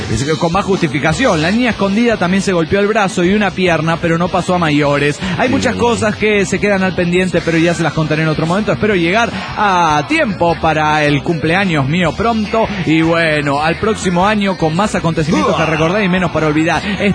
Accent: Salta, Argentina; Soy de Salta, Argentina.

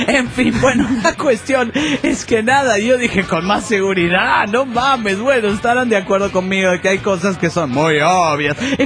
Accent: Mérida, Yucatán, Mexico; Hola, soy … de Mérida, Yucatán, México.

